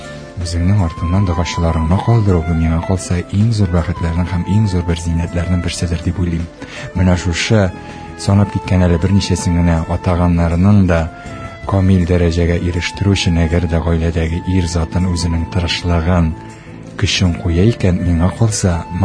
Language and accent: Tatar; Kuam, Tatarstan, Russia; Әтнә районы, Куәм авылында яшәгәндә, без 5, 6, 7, 8 яшьлек, 9, 10 яшьлек инде иң өлкәннәр